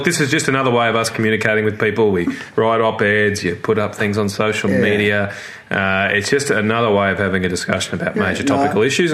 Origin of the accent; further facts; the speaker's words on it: Logan, Queensland, Australia; now in Rockhampton, Australia; I grew up in Brisbane, really, but south of Brisbane in Logan, in the outer suburbs.